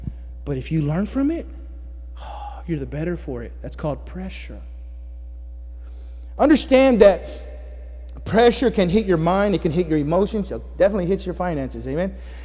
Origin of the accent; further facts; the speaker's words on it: Texas, United States; We're from Texas. We're perplexed.